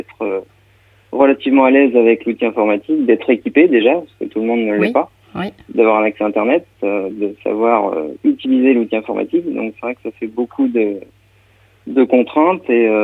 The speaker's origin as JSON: {"language": "French", "town": "Montaigu", "region": "Pays de la Loire", "country": "France", "tie": "born or raised there", "said": "donc je suis natif de Montaigu, j'ai fait quasiment toutes mes études à Montaigu, j'ai ensuite déménagé au Sable de l'Aude, toujours dans le cadre des études"}